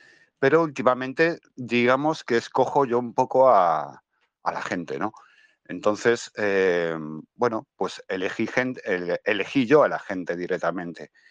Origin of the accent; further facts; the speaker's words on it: Galicia, Spain; yo soy gallego, como decía antes, y llevo el tema de las leyendas, ¿no? De los cuentos, de las abuelas, lo llevo muy dentro, metido.